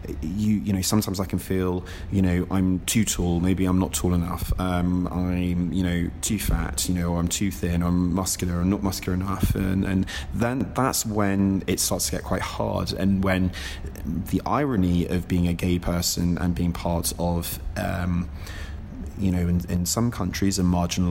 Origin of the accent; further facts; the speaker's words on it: Jersey; I've grown up on a small island. I grew up in the Channel Islands, a kind of British group of islands, and I grew up on an island called Jersey. I went to an all-boys Catholic school, so I had quite a strict upbringing in that sense